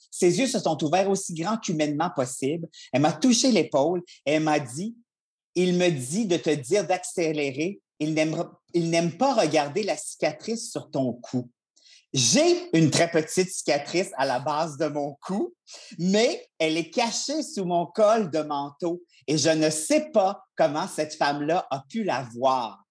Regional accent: Quebec, Canada; moi, je viens de Charlevoix.

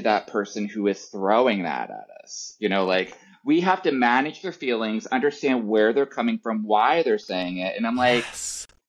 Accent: Pennsylvania, United States; I'm born and raised in Pennsylvania. That's where I am right now. Lebanon County, Pennsylvania, Pennsylvania Dutch country. I am, you know, I was raised Lutheran, more of a stricter end of Lutheran.

